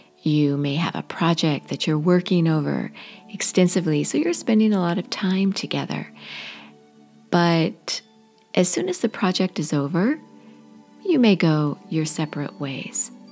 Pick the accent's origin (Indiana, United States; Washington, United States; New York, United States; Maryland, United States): Washington, United States; now in Florida, United States; I live in Florida, but I'm from Washington State, and most of my family is still there.